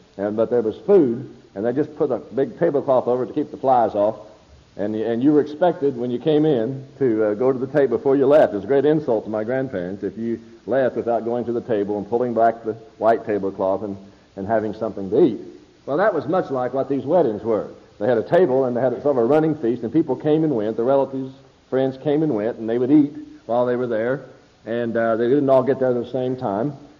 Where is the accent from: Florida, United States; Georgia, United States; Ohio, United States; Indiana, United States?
Indiana, United States; I know I was a little boy growing up in Lawrence County, Indiana, and I come from a big family.